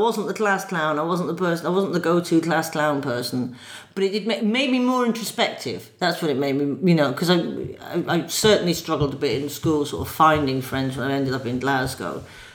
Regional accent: Ireland; also born or lived in Wales / England / Scotland; I actually grew up in Ireland. Yeah, my dad's Irish, my mum's English. I was born in Wales, but grew up in Ireland.

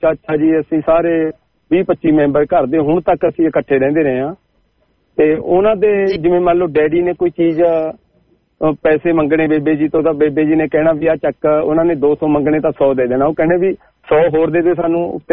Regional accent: Dhanetha, Punjab, India; ਹਾਂਜੀ ਪੰਜਾਬ ਚੋਂ ਮੇਰਾ ਜ਼ਿਲ੍ਹਾ ਪਟਿਆਲਾ ਜੀ ਤੇ ਤਹਿਸੀਲ ਸਮਾਣਾ ਪੈਂਦੀ ਆ ਸਾਨੂੰ ਸਮਾਣੇ ਦੇ ਲਾਗੇ ਮੇਰਾ ਪਿੰਡ ਆ ਧਨੇਠਾ ਧਨੇਠਾ ਪਿੰਡ ਹਰਿਆਣੇ ਤੇ ਪੰਜਾਬ ਦੇ ਬਾਰਡਰ ਦੇ ਉੱਪਰ ਹੈ ਤੇ ਸਾਡੀ ਯਾਨੀ ਕਿ ਪਿੰਡ ਬਹੁਤ ਸਾਡਾ ਕਾਫੀ ਵੱਡਾ ਪਿੰਡ ਆ

